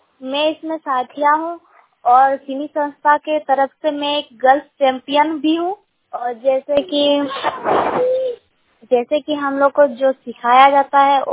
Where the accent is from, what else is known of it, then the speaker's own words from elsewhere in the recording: Jharkhand, India; मैं ऊपर विजय की रहने वाली हूँ, पोस्ट नारायणपुर, जिला सरेकेला खरसवा, झारखंड। हमारा ब्लॉक गम्हरिया है